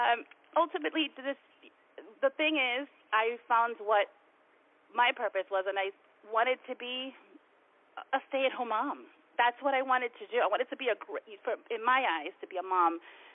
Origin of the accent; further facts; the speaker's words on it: Brooklyn, New York, United States; born there; I was born in Brooklyn, you know, and all of my life, you know, raised by a single mom